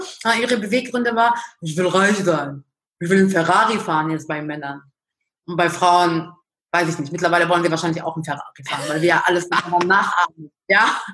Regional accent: Lebanon; Ich bin aus dem Libanon

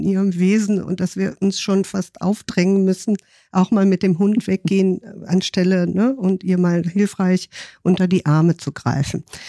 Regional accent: Rhineland, Germany; moved away as an adult; Ich komme aus dem Rheinland und habe dann dort in Hamburg hier dann mit einem Mann gelebt, der auch ein Kind hatte.

